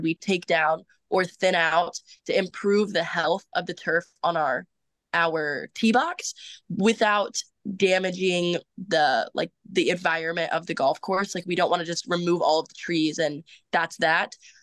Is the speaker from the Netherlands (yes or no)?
no; Kansas, United States; I love the Midwest. I grew up in the Midwest. I'm from Kansas.